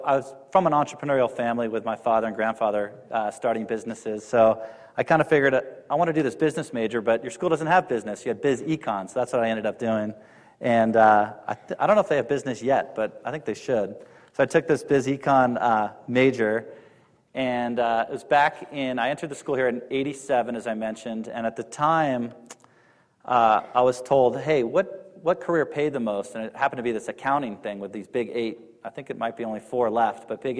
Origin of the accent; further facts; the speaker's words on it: Calabasas, California, United States; I grew up in Calabasas, where I went to high school, and did end up coming here at UCSB after that for education.